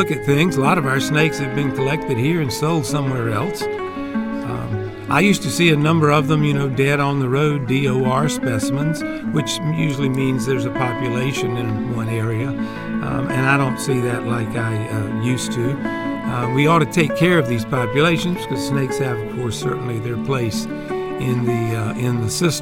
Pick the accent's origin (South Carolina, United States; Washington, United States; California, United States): South Carolina, United States; From my growing up in South Carolina, I think the populations of snakes are on the decline.